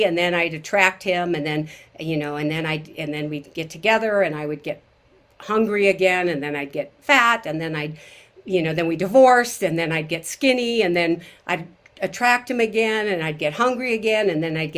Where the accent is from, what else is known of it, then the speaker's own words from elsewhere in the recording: Bend, Oregon, United States; now in Guanajuato, Mexico; So again, I'm from Central Oregon, Bend to be exact, and I live half the year in Guanajuato, Mexico.